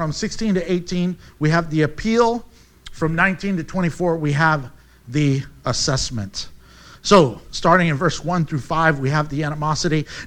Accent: United States; I love being American, I love the freedoms that we have

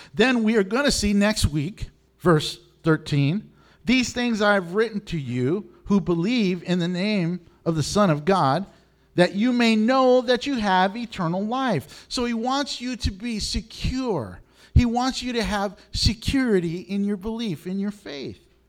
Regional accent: Houston, Texas, United States; as you know, I came from Houston, and that's the Bible Belt.

